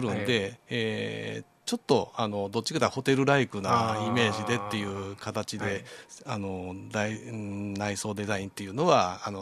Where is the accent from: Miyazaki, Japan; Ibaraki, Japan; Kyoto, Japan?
Kyoto, Japan; 地元の京都で、うん、お仕事をできればなと思っております。